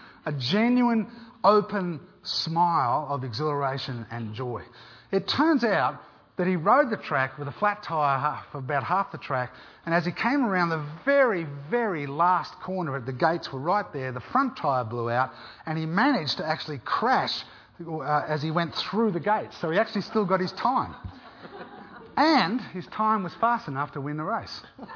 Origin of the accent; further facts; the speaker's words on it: Australia; I'm an Australian, okay?